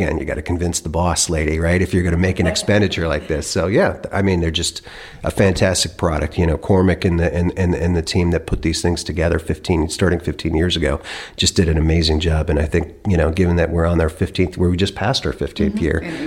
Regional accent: Germany; Because I'm a little bit more on the lager side of the house, given the growing up in Germany.

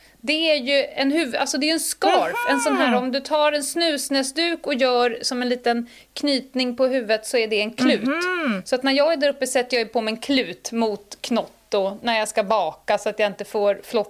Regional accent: Stockholm, Stockholm County, Sweden; also born or lived in Dalarna; Så att jag är ju Södermalms... jag är ju bördig från Södermalm. Uppväxt, born and raised. Jag är väl en av de få 08 Södermalmsarna som faktiskt kommer från Södermalm.

